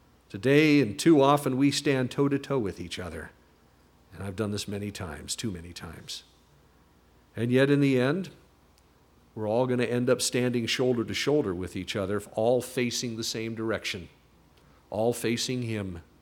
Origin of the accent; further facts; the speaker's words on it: Ireland; I'm Irish to the core